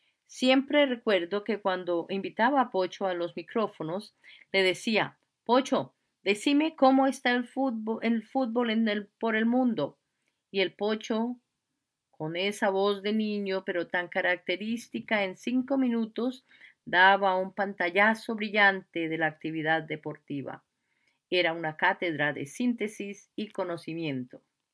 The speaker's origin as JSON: {"language": "Spanish", "region": "Cusco", "country": "Peru", "moved": "as an adult", "said": "Recuerdo que en mi tierra, el Cusco, no siempre la distribución era regular."}